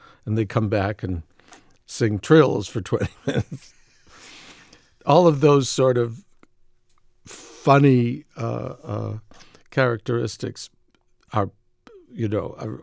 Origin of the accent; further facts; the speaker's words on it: Boston, Massachusetts, United States; now in Lynchburg, United States; I grew up in Boston. I never heard this song.